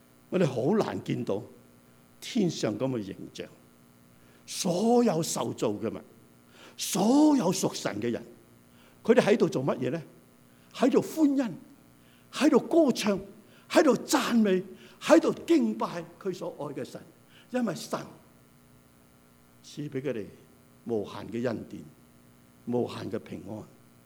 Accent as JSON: {"language": "Cantonese", "country": "Hong Kong", "said": "大家知道，我哋香港人，香港嚟，香港派钱啊"}